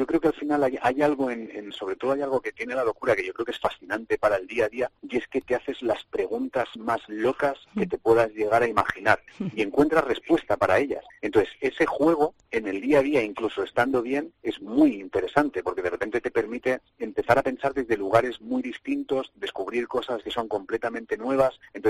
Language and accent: Spanish; Madrid, Community of Madrid, Spain; Yo vengo de Madrid.